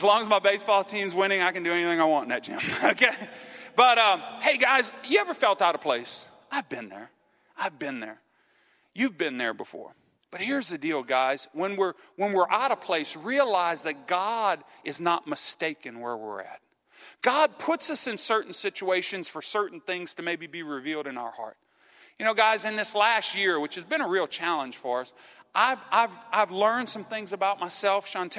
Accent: Louisiana, United States; First of all, I'm a Cajun in North Louisiana. That's not a good thing, okay?

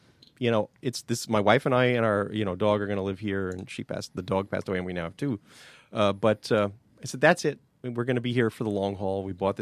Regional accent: New York City, New York, United States; You know, I'm coming from New York City. You know, I'm one of those city slickers who's coming up here

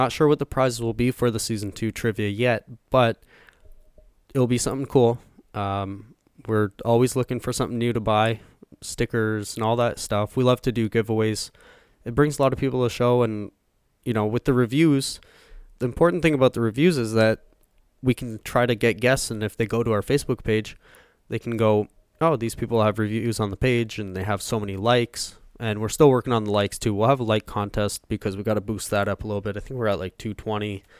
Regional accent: Canada; Well, I mean, we're Canadian

